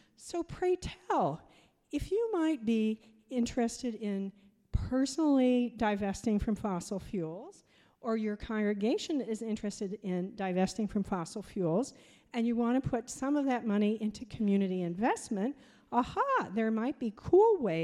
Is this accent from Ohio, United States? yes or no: yes; Ohio, United States; And I'm from Ohio.